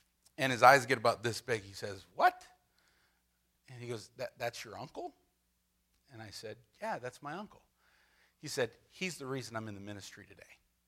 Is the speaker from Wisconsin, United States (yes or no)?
no; California, United States; And, you know … from California. This is where I go to church.